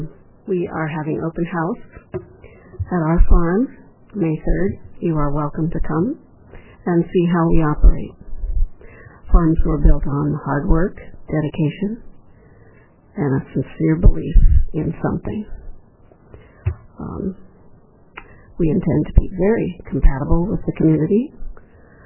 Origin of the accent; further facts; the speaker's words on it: Wisconsin, United States; I'm originally from Wisconsin, and they have many revivals and many, many events that religion and music walk hand in hand.